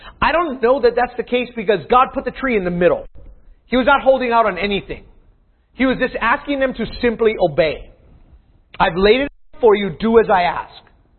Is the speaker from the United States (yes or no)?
yes; Hawaii, United States; I don't know if it knew I was from Hawaii, but it put a pineapple in the bottom left corner.